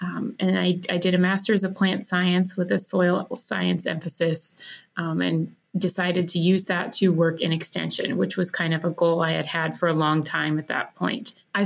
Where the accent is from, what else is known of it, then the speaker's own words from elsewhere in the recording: Baltic, South Dakota, United States; I am originally from Baltic, South Dakota, so southeast portion of the state. And I grew up on a farm there and always had an interest in all things ag.